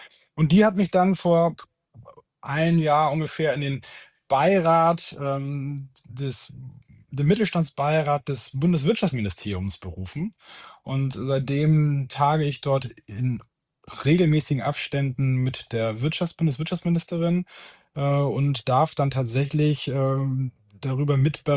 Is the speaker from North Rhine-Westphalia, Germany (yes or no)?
no; Schleswig-Holstein, Germany; Ich habe dann in Lüneburg studiert, das ist auch der Schwenk dann nach Lüneburg, denn eigentlich komme ich aus Schleswig-Holstein